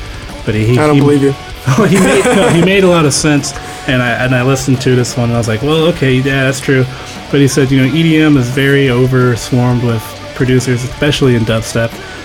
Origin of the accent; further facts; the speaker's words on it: Indiana, United States; But there's some local bands from my hometown, Indiana, like